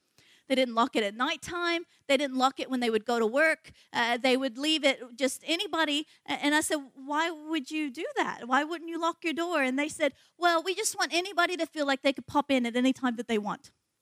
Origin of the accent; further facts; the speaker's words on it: United States; In this political climate, especially as an American, you say the word wall